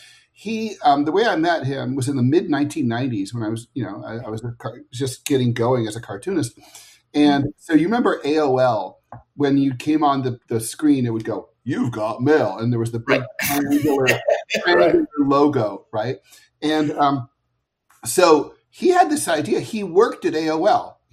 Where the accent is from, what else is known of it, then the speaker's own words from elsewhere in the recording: Dayton, Ohio, United States; he lives – near my hometown of Dayton, Ohio now.